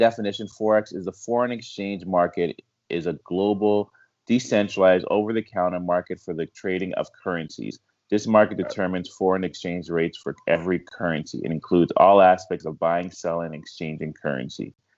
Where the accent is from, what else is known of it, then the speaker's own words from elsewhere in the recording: Canada; I'm Canadian and I have some Canadian currency